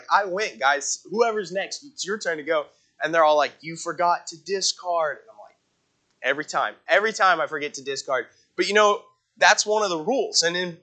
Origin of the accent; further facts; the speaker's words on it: El Paso, Texas, United States; I'm from El Paso, Texas, so way down south.